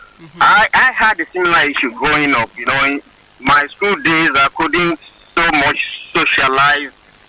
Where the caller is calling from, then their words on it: Lokoja, Kogi, Nigeria; I'm calling from Lokoja. I'm actually inside a car.